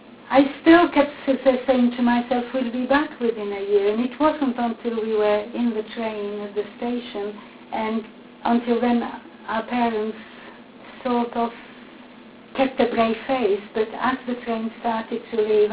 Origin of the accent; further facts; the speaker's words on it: Central Bohemian Region, Czechia; English is a second language; You know, if I go to my hometown, which is outside Prague, they still use exactly the same trains as when I was, you know, 10 years old.